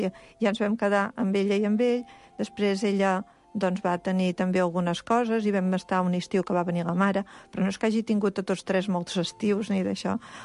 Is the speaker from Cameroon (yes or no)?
no; Ukraine; Catalan is a second language; que he vingut de l'Ucraïna.